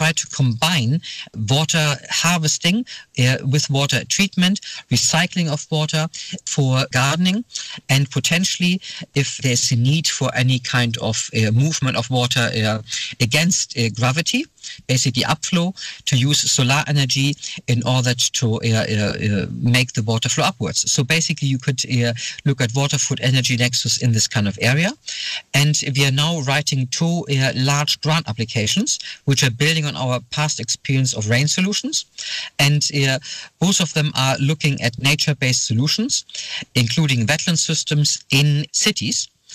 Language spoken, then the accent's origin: English; Germany; now in Lund, Sweden; Originally, I come from Germany.